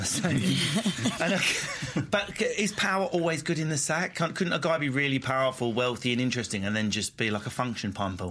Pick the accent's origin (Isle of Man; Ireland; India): Isle of Man; I'm from the Isle of Man.